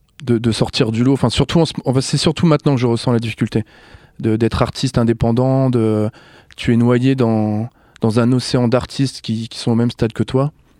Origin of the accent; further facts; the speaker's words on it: Hauts-de-France, France; Surtout que je viens du Nord